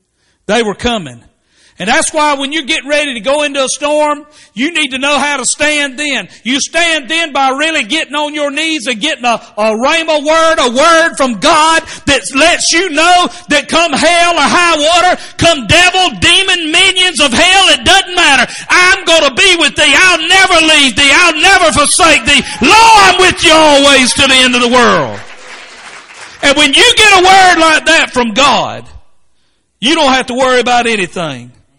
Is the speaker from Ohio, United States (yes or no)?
no; Statesboro, Georgia, United States; when I was a boy growing up in Statesboro, well, a lot of years ago, decades ago